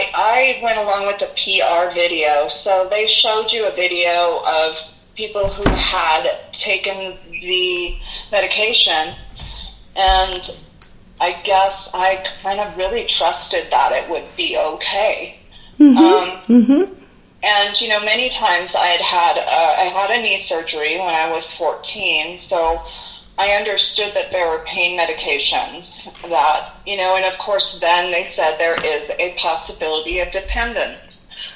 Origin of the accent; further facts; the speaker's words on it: Montana, United States; Well, I grew up in the Gallatin Valley. I went to school here. I worked here. And later on had children here.